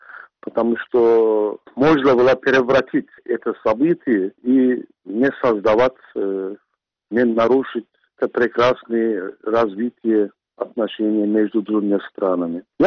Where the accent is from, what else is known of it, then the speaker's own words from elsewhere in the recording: Turkey; now in Russia; Я с 91-го года живу в России, свою сознательную жизнь я прожил здесь. Очень многие турки, первые поколения, я скажу, приехали из Турции, относимся любовью к русскому народу, и поэтому мы здесь создали семьи.